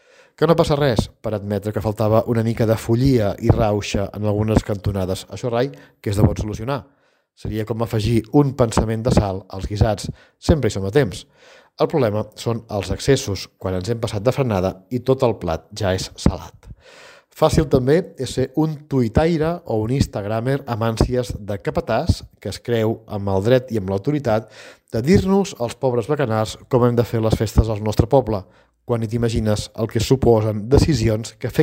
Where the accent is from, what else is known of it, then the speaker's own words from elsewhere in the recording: Begur, Catalonia, Spain; Indianàpolis és el sobrenom carinyós que li dono a Begú, el meu poble.